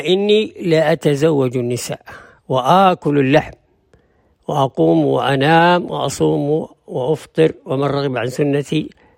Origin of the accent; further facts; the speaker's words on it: Saudi Arabia; وعندنا في السعودية